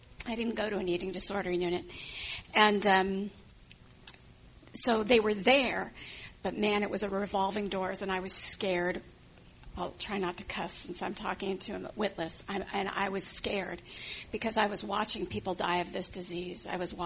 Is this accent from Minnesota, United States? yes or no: no; Encino, California, United States; now in Oakland, United States; But I will say I grew up here. I grew up here in Encino